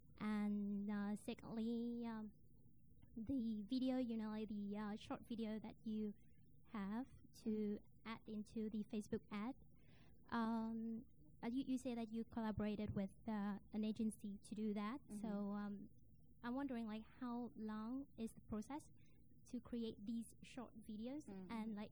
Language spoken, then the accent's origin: English; Paris, Île-de-France, France; Hi, so I'm from Paris.